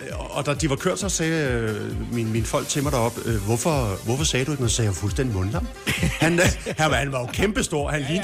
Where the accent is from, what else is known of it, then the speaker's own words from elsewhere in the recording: Rødovre, Capital Region of Denmark, Denmark; Jeg er opvokset i Rødovre